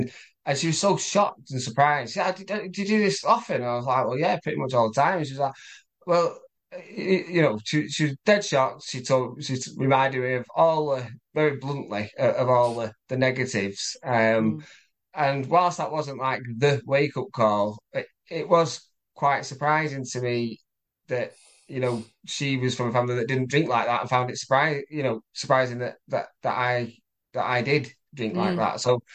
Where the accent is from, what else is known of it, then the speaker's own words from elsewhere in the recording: Manchester, North West England, United Kingdom; I'm from Manchester.